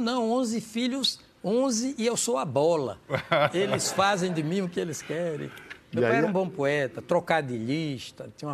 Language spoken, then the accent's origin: Portuguese; Propriá, Sergipe, Brazil; born there; Mas nasci em Propriá. à beira do Rio São Francisco, né? O Rio São Francisco é que fica à beira da minha cidade.